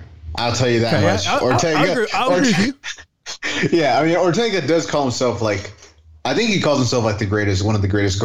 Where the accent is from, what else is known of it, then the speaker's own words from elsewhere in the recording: Texas, United States; I mean, I'm from Texas.